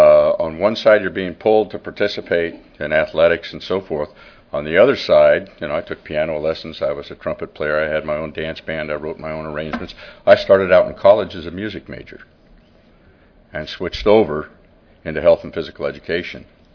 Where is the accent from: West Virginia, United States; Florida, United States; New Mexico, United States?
New Mexico, United States; Las Cruces; I'm from Las Cruces, New Mexico.